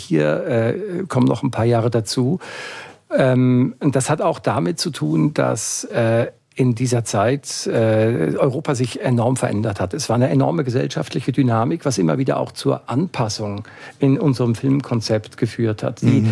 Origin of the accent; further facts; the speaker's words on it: Switzerland; also born or lived in Germany; Ich habe einen ukrainisch-russischen Namen. Ich bin in Deutschland geboren, in der Schweiz aufgewachsen.